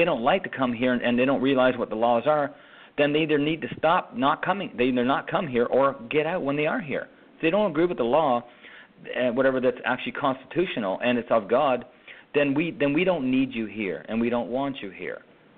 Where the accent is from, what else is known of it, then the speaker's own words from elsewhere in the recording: Canada; now in United States; I mean, sure, I come from Canada and we speak English and whatever have you.